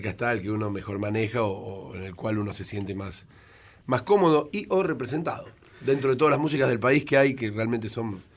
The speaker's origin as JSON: {"language": "Spanish", "town": "Avellaneda", "region": "Buenos Aires Province", "country": "Argentina", "tie": "born there", "said": "Yo nací en una casa en Avellaneda donde se tocaba el tango en vivo."}